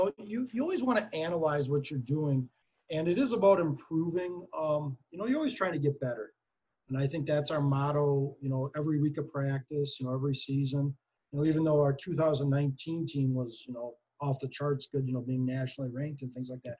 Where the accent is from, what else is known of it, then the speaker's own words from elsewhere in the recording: Green Bay, Wisconsin, United States; I go to a lot of Packer games growing up in Green Bay.